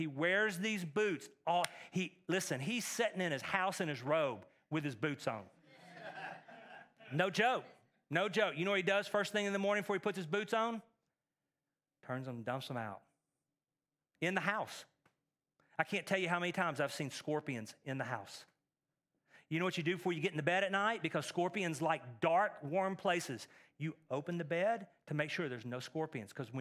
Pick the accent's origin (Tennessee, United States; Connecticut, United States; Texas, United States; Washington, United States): Texas, United States; Growing up in Texas, I know scorpions.